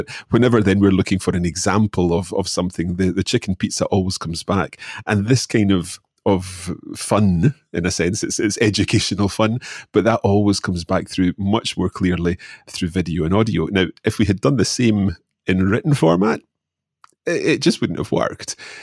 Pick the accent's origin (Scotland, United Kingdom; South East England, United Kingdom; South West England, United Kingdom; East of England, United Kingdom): Scotland, United Kingdom; accent: Scottish; anyone listening to this will undoubtedly have picked up my Scottish accent, and the Scottish accent can't be conveyed in a book or in a written piece of material.